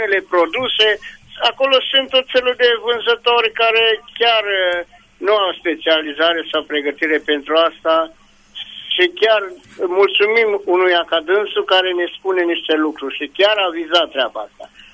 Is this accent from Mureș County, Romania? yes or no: yes; Reghin, Mureș County, Romania; sunt de la Reghin, am mai sunat la dumneavoastră